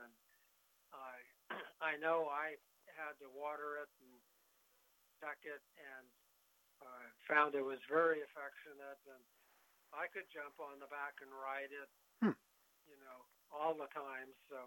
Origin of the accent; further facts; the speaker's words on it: Los Altos Hills, California, United States; I grew up in Los Altos Hills where we had 6 acres, and it was a pasture.